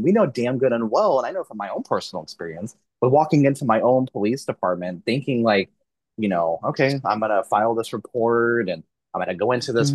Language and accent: English; Missouri, United States; And I live in Kansas. I grew up in Missouri, you know, born and raised.